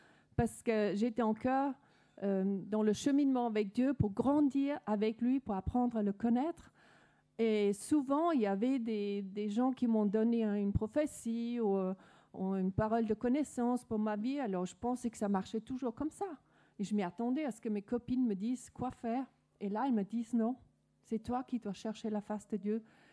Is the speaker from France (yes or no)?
no; Denmark; first language Danish; French is a second language; vous pouvez sûrement entendre de mon accent que je suis pas, ma langue maternelle n'est pas française, je suis danoise d'origine